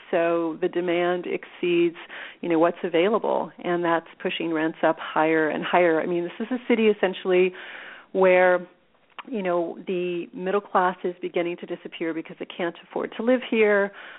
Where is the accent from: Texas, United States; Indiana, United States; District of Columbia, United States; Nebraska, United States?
Texas, United States; now in San Francisco, United States; Well, yeah, I grew up in Texas. I go home to Texas.